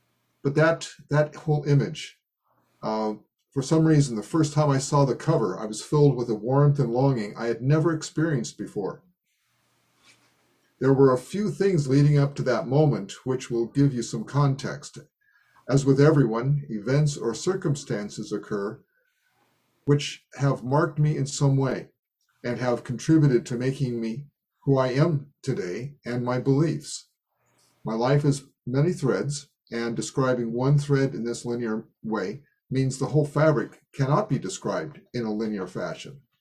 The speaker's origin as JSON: {"language": "English", "town": "Tigard", "region": "Oregon", "country": "United States", "said": "… And I'm from Tigard, which is close to the Zendo in terms of airline miles."}